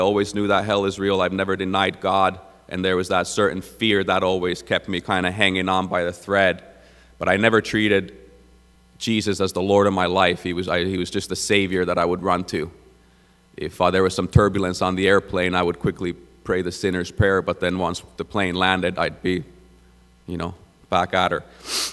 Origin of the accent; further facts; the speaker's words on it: Florida, United States; moved away as an adult; also born or lived in Finland; now in British Columbia, Canada; I was born in Finland. I was 11 years old when we moved to South Florida. I grew up in Florida. My dad pastored the Pentecostal church there for 12 years. I lived in Florida for a total of 16 years myself. I moved here to BC in 2010.